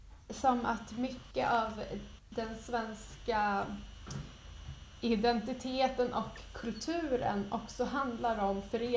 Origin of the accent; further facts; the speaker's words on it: Nacka, Stockholm County, Sweden; för jag är uppvuxen utanför Orminge. Eller ja, halvt uppvuxen där.